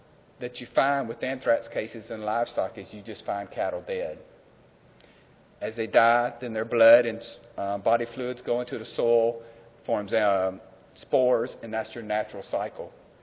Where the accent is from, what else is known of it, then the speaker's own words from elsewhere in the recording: Georgia, United States; I'm from Georgia, but then I went to the other Georgia.